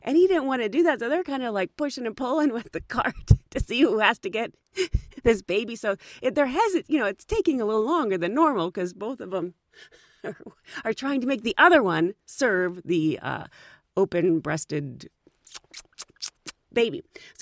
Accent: United States; So I started saying I was from America and I got this response.

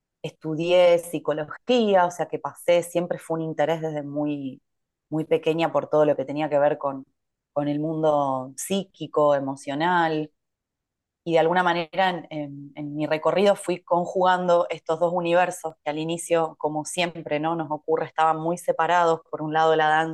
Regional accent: Rosario, Santa Fe, Argentina; born there; moved away; also born or lived in Costa Rica / Mexico; Soy argentina, nací en la ciudad de Rosario y ya hace 5 años que me fui de Argentina. Estuve viviendo en varios lugares del mundo, sobre todo y principalmente entre Costa Rica y México.

